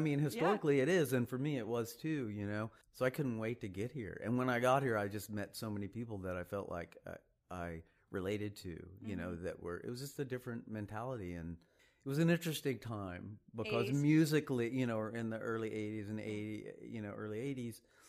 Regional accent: Sherman, Texas, United States; Sherman, Texas. You've never heard of it. Nobody's ever heard of Sherman, I don't think. It's about an hour north of Dallas. It's kind of a small town.

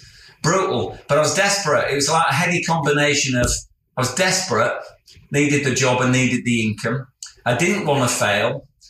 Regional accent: Bradford, Yorkshire and the Humber, United Kingdom; So I was brought up in In inner city Bradford, born in 1963, brought up by a single mum.

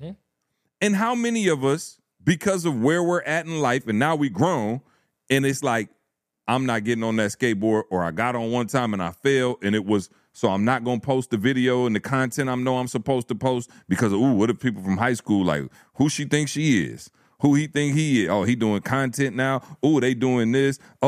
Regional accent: Lansing, Michigan, United States; I'm from Lansing, Michigan, bro.

